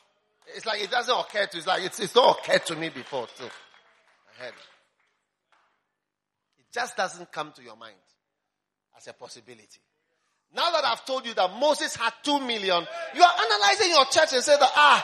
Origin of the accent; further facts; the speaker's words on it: Switzerland; I'm from Switzerland also. My mom is Swiss. Swiss mountains, since I was a child, taken to the mountains, the Alps.